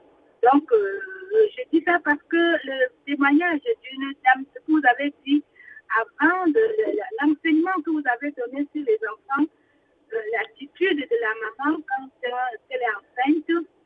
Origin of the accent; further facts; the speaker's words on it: Cameroon; du Cameroun.